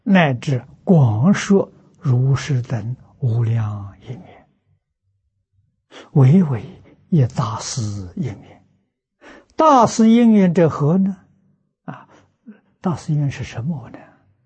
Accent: China; 与自性相应的，我们中国人称为善法

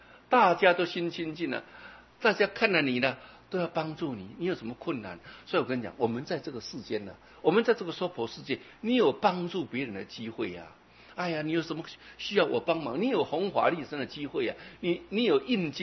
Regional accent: Taiwan; 那我们台湾人比较聪明了

